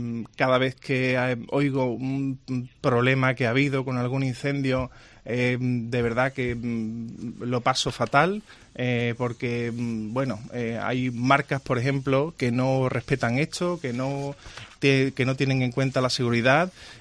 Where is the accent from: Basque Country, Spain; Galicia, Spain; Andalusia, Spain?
Andalusia, Spain; Seville; Estamos en Sevilla, ¿no? Somos sevillanos.